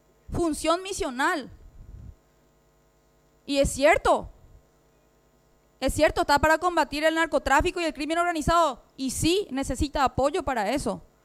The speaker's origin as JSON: {"language": "Spanish", "country": "Paraguay", "said": "nosotros siempre hablamos en representación del Paraguay. Entonces, nosotros como paraguayos, en el Ministerio Público, no tenemos la suficiente cantidad de unidades penales."}